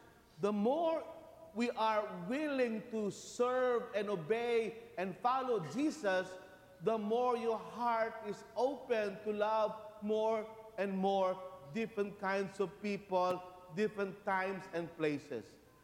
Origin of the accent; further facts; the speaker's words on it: Philippines; English is a second language; now in United States; since I'm from the Philippines, should I love the Filipinos more than others?